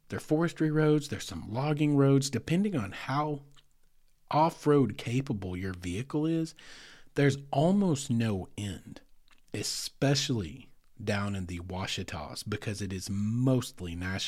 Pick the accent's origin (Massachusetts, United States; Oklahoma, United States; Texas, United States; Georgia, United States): Oklahoma, United States; Heavener; but when I grew up in Heavener, we could take four-wheelers from the town of Heavener all the way to nearly Waldron